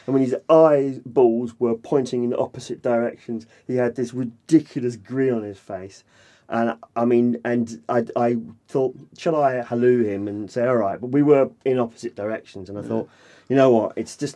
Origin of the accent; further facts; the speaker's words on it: Croydon, London, United Kingdom; I grew up in Croydon.